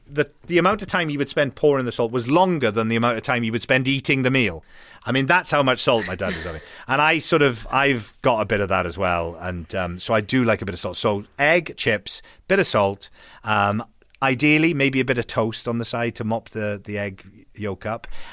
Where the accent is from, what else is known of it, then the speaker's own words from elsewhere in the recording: Wales, United Kingdom; It's like when I was growing up in Wales.